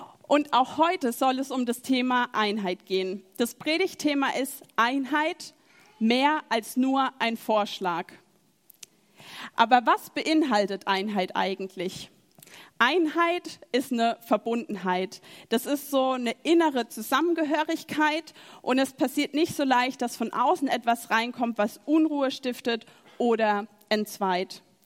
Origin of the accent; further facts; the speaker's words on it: Landau, Rhineland-Palatinate, Germany; dass ich Landau, dieses schöne Fleckchen Erde, als meine Heimat nennen darf.